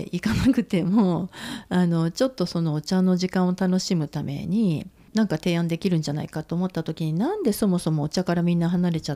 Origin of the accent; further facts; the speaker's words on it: Matsusaka, Mie, Japan; これが私松阪出身でそのまま松阪に行って、